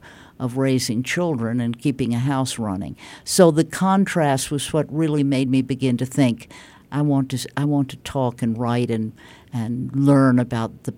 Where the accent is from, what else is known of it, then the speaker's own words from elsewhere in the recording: the South, United States; But that's very familiar to me from growing up in the South